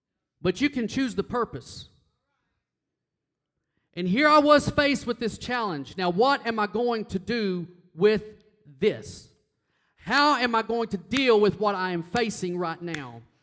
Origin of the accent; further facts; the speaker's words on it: Texas, United States; I want you to know something. As a Texan, you take a brisket and put it on a grill.